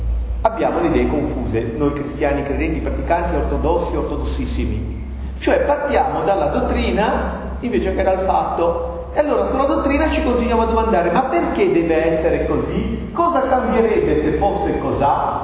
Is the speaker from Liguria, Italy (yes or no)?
yes; Nervi, Liguria, Italy; born there; che sono nato a Nervi e non sono nato a Quarto, e che ho 46 anni e 3 mesi.